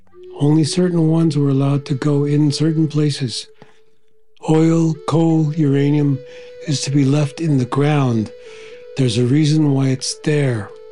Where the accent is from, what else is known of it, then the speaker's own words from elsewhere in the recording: South Dakota, United States; I grew up in Western South Dakota.